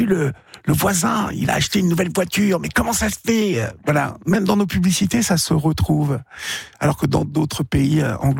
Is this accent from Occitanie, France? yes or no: no; Normandy, France; moi, je suis normand et plutôt branché viking.